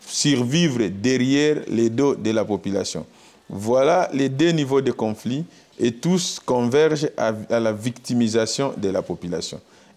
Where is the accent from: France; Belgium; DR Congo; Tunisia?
DR Congo; Mwenga, South Kivu; je suis natif de Mwenga. J'ai été à Mwenga à 9 ans.